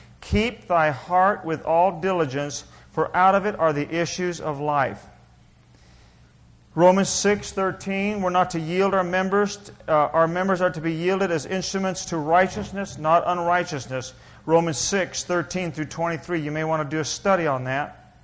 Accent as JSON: {"language": "English", "town": "Santa Monica", "region": "California", "country": "United States", "tie": "born or raised there", "said": "I was born in Santa Monica, Los Angeles, raised in Santa Monica, California."}